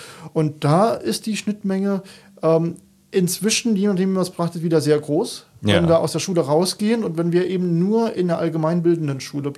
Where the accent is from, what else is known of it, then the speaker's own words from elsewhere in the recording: Saarland, Germany; born there; Ja, also ich komme gebürtig aus dem Saarpfalz-Kreis